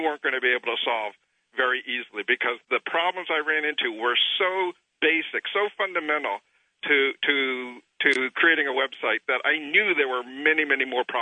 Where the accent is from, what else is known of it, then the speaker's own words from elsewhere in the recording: United States; as an American, I am embarrassed.